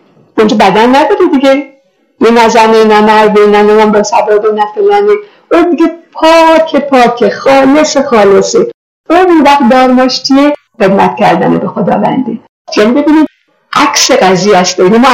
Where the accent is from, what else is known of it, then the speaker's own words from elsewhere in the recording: Iran; born there; من در این خاک ایران به دنیا آمدم، یعنی تمام این عناصر بدن مادی من از خاک ایران منتج شده،